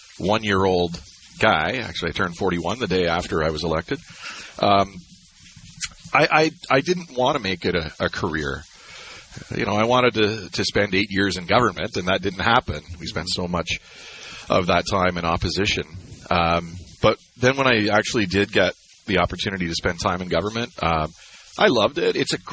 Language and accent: English; New Brunswick, Canada; as a kid growing up in New Brunswick to head off to Loyalist College and take the radio broadcast program.